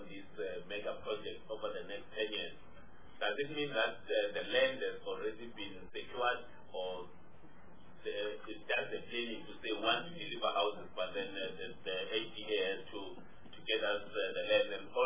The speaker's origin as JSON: {"language": "English", "region": "Limpopo", "country": "South Africa", "said": "I come from Limpopo."}